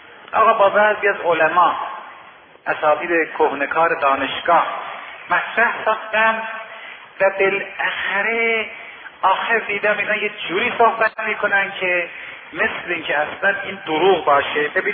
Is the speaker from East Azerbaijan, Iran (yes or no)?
yes; Tabriz, East Azerbaijan, Iran; منم اهل تبریزم،